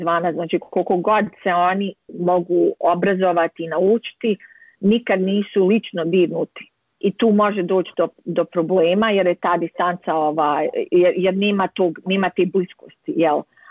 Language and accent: Serbian; Bosnia & Herzegovina; nisam iz Srebrenice, ali ja sam iz Bosne i Hercegovine